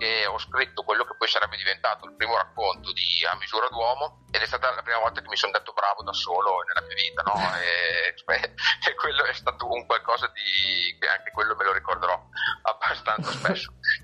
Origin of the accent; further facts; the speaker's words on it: Fabbrico, Emilia-Romagna, Italy; e infatti vengo da Fabbrico, che poi dove è ambientato il libro